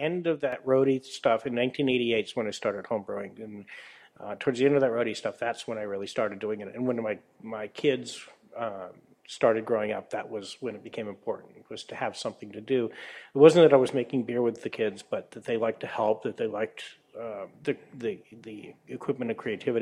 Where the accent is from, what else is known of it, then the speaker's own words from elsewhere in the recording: San Jose, California, United States; also born or lived in Sacramento; I grew up in the South Bay area to begin with, San Jose, Saratoga area, and moved to Sacramento because I liked it.